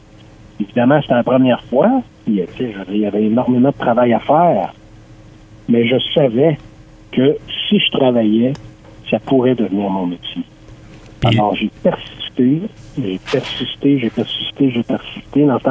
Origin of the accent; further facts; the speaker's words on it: Montreal, Quebec, Canada; Et la famille de mon père est déménagée à Montréal au début des années 60. Et moi, je suis né à Montréal en 1971. J'ai été élevé là-bas